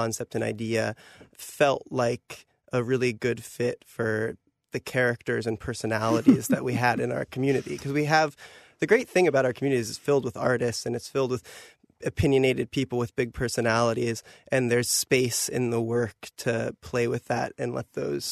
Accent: Columbus, Ohio, United States; also born or lived in Germany; That was where I moved back to Columbus from. I'm from Columbus originally, but I was working in Europe.

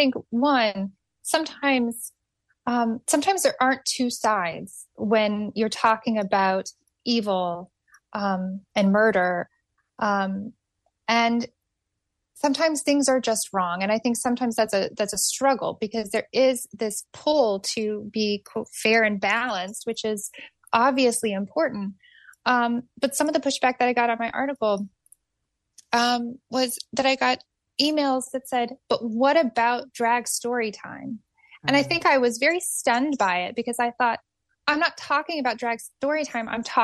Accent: Oklahoma, United States; I'm from Oklahoma. My family are all Republicans.

